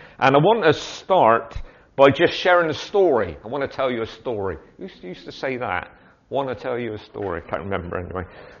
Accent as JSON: {"language": "English", "town": "Bristol", "region": "South West England", "country": "United Kingdom", "said": "the fact that I can't speak English properly because I come from South Bristol"}